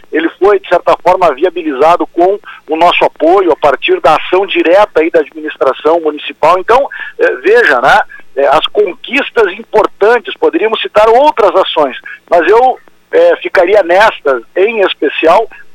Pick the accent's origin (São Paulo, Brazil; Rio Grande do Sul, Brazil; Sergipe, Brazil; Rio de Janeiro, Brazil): Rio Grande do Sul, Brazil; Santo Ângelo; eu fui prefeito da minha cidade, eu sou de Santo Ângelo, na região das Missões, por 8 anos.